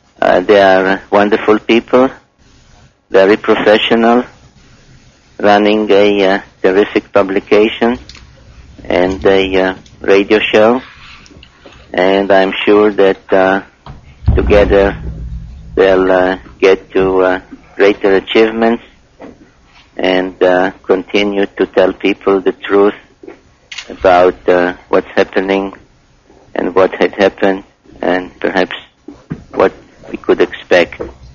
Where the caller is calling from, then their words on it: New York, United States; I'm calling from New York.